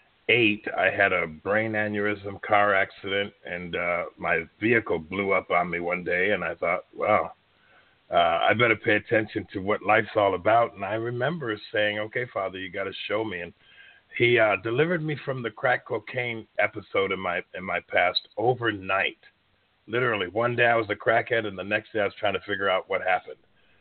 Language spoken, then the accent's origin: English; Rochester, New York, United States; I'm the kid from New York, the ghettos of upstate Rochester, New York